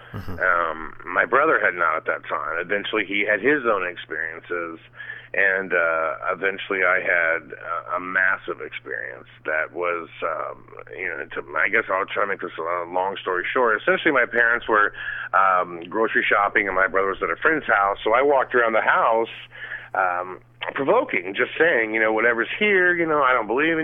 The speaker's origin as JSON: {"language": "English", "region": "Florida", "country": "United States", "tie": "born there", "said": "And I was born in Eglin Air Force Base in the Gulf Breeze, which is known for UFO sightings."}